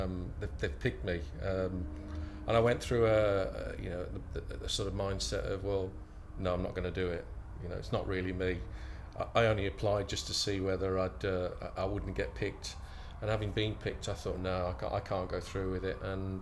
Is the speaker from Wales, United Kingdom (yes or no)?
no; Birmingham, West Midlands, United Kingdom; I grew up in Birmingham, born and bred, and quite proud of the fact.